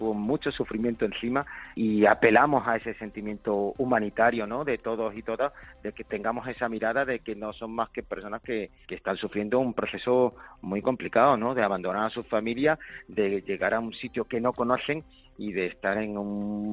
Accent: Málaga, Andalusia, Spain; como los malagueños y las malagueñas siempre hemos sido

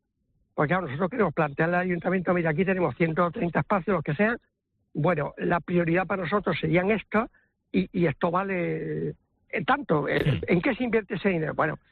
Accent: Huelva, Andalusia, Spain; Pues yo soy de Huelva, como saben, ¿no?

